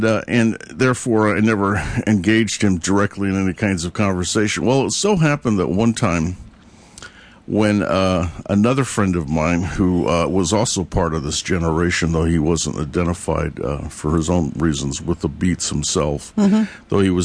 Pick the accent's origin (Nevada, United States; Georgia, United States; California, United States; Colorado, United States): California, United States; San Francisco; And what it was is I grew up in San Francisco